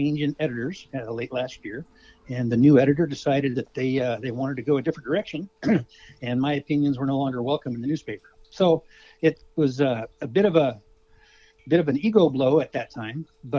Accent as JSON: {"language": "English", "town": "Anchorage", "region": "Alaska", "country": "United States", "tie": "born or raised there", "said": "So I'm a lifelong Alaskan, Chris, and I was born in Petersburg, grew up in Anchorage, and I went to school up at the university in Fairbanks."}